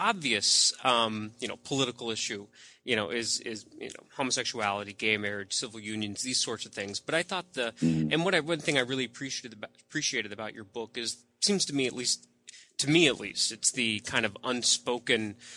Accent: Deep South, United States; you know, I grew up in the Deep South. Not many Mormons, at least. Not a big Mormon community that I knew of.

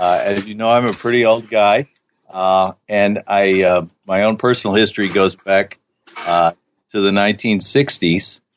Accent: United States; My own interests have continued to evolve in terms of my sense in which, as an American, our view of religion is very peculiar

